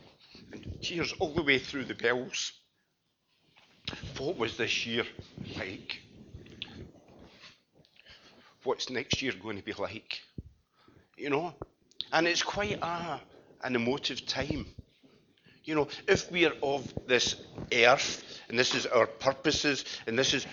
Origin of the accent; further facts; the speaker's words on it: Scotland, United Kingdom; it just remains for me as a Scotsman to say Happy New Year.